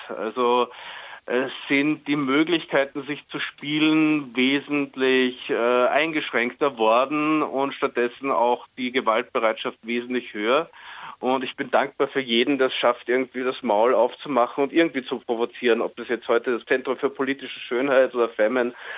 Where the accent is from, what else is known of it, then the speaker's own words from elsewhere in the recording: Austria; wo er mich auch oft gefragt hat als Österreicher